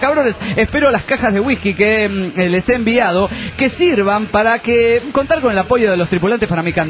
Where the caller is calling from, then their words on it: Valencia, Carabobo, Venezuela; de Valencia, Venezuela.